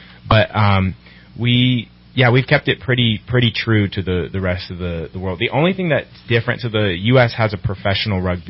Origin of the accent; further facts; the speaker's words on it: San Jose, California, United States; also born or lived in Berkeley, United States; I was born in Berkeley, California, but raised mostly in San Jose.